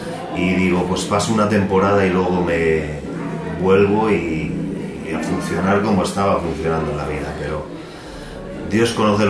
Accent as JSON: {"language": "Spanish", "town": "Salamanca", "region": "Castile and León", "country": "Spain", "said": "soy de Salamanca"}